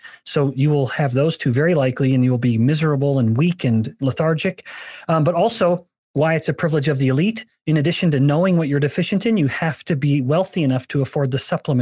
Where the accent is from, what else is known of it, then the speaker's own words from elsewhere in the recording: Alberta, Canada; I'm from Alberta, a native Canadian.